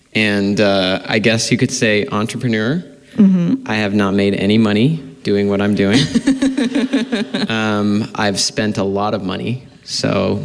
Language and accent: English; Paradise, California, United States; now in Chico, United States; I grew up in Paradise. Mm-hmm. And like many people, I was displaced by the fire, mm-hmm. bounced around a little bit, and then have been going strong in Chico the last like 2 years.